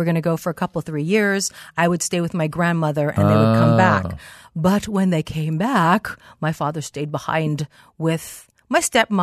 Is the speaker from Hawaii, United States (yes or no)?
yes; Hawaii, United States; Born and raised in Hawaii.